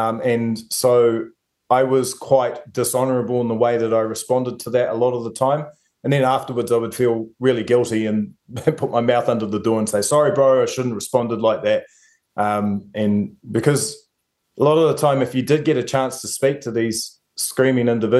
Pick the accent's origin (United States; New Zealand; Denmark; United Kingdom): New Zealand; South Auckland, Auckland; they were a lot like some of the guys I grew up with in South Auckland.